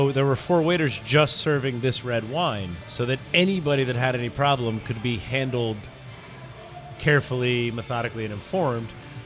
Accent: New Jersey, United States; I'm assuming four drafts, because that's how I picture the world because I grew up in New Jersey.

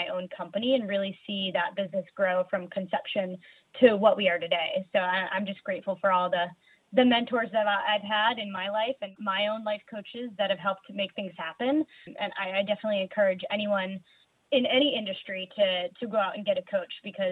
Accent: Boston, Massachusetts, United States; also born or lived in North Carolina / San Diego; I'm in California, but I've lived all over the country. I'm from Boston originally. I've lived in North Carolina. I've lived in San Diego. I'm now here in the Bay Area.

